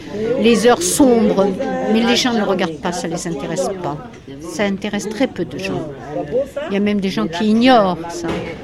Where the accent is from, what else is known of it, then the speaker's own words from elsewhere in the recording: France; Nous sommes Français.